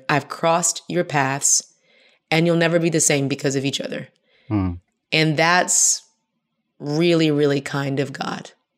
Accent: Houston, Texas, United States; now in Atlanta, United States; I grew up in Houston, very diverse, competitive cheerleader, a lot of white friends, a lot of Mexican friends, Asian, I mean, just in this bubble. And so I moved to Atlanta.

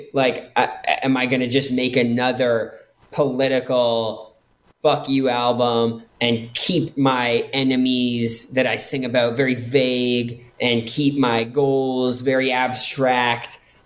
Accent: Canada; so many of my attitudes towards the world stem from growing up in Canada.

